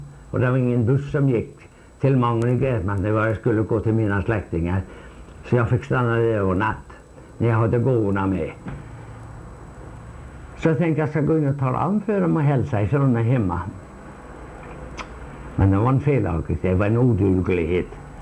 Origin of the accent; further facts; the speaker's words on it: Gräsmark, Värmland, Sweden; jag är från Gräsmark, jag också, du vet det, kanske du har glömt bort, men jag är från Mangen i Gräsmark, sa jag.